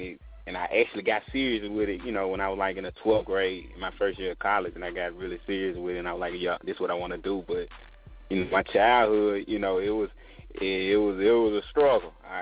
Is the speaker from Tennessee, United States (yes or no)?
yes; Memphis, Tennessee, United States; Yeah, I'm from Memphis. I did a whole lot of moving around coming up, but this is where I was born, at July 23rd, you know.